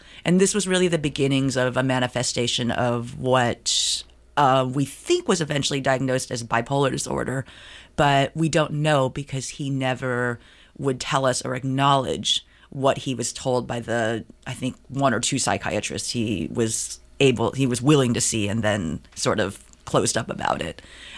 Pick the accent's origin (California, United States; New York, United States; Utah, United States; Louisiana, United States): California, United States; San Francisco Bay Area; I was born a couple years later. And I grew up in the Chinese-American enclaves in the San Francisco Bay Area.